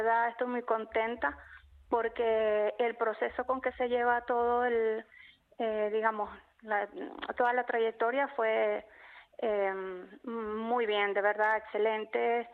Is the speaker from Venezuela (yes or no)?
yes; Venezuela; moved away as an adult; yo recientemente, el mes pasado, cumplí un año aquí en el país. Los primeros 6 meses, de verdad, fue un choque, ¿no?, porque vengo de Venezuela y hemos tenido que dar un cambio muy fuerte. Primera vez que visito este país.